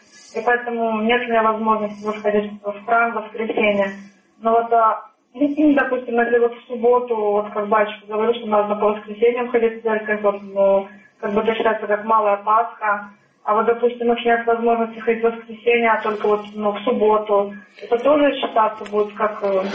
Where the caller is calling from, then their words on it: Israel; я звоню из Израиля.